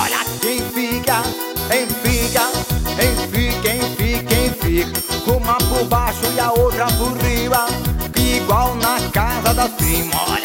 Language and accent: Portuguese; Guanambi, Bahia, Brazil; Alô, galera de Guanambi, minha terra nata